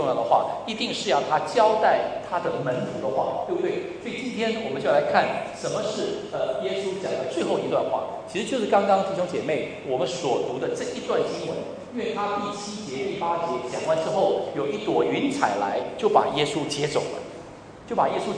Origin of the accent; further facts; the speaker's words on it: Melbourne, Victoria, Australia; 我从墨尔本来哈，我是住在墨尔本，我现在在一个宣教机构里面服侍